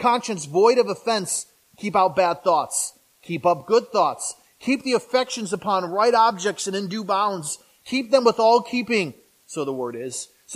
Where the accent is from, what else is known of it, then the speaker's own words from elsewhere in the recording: Flint, Michigan, United States; I grew up in the city, so if you don't know this, I grew up in Flint, Michigan, so I lived on a four-lane road. Across from my house was a fire station.